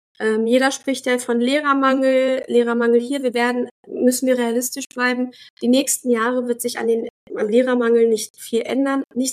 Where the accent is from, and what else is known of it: Berlin, Germany; born there